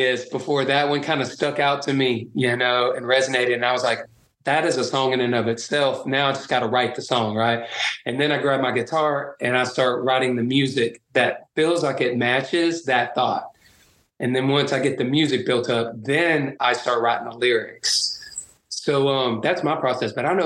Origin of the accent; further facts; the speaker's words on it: the South, United States; And I grew up in the South